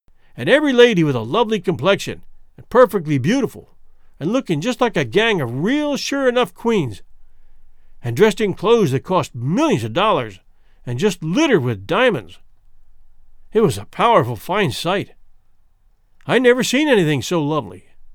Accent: the South, United States; also born or lived in North; I was born and raised in the South, and I've lived in the North, so I know the average all around.

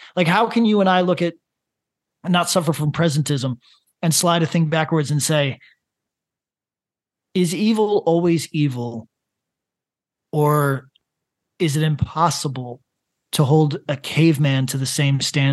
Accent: Northeast, United States; because I'm from the Northeast of the United States.

